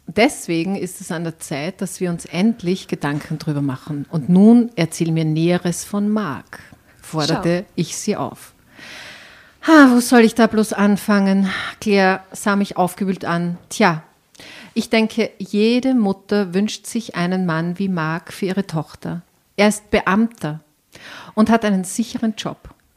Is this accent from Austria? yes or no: yes; Styria, Austria; Aus der Obersteiermark, aus dem Ennstal in der Nähe von Schladming.